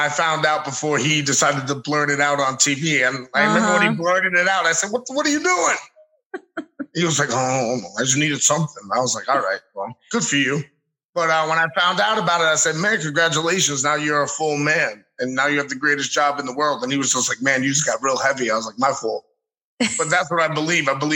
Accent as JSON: {"language": "English", "town": "Bronx", "region": "New York", "country": "United States", "tie": "born or raised there", "said": "You know, when I growing up in the Bronx, and the apartment was my family right across the hallway was the Puerto Rican side."}